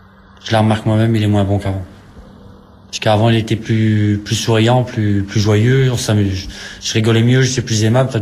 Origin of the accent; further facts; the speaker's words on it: Boulogne-sur-Mer, Hauts-de-France, France; born there; Enfin, comme je suis né à Boulogne-sur-Mer, ça va.